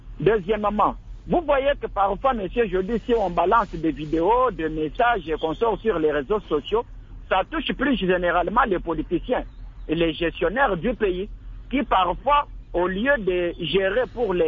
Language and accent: French; DR Congo; ici, chez nous, en RDC